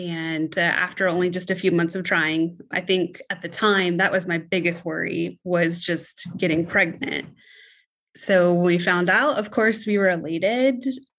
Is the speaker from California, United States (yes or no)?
yes; Sacramento, California, United States; I am from Sacramento, California.